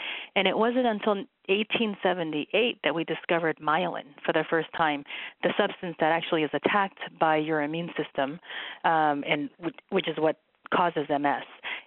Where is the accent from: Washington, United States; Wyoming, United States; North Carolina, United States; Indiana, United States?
Washington, United States; Bellingham; I grew up in Bellingham, Washington, and I did my training in medical school as well as neurology residency at the University of Washington.